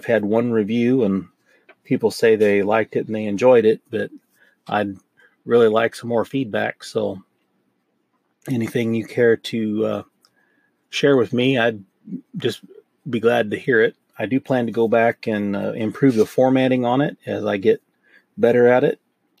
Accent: Tornado Alley, United States; I grew up in Tornado Alley, so I know a little bit about the high winds and stuff

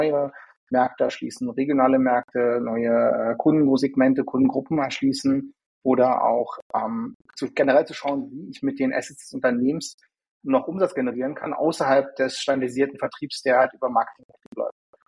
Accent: Berlin, Germany; hier aus Berlin, gebürtiger Berliner tatsächlich auch

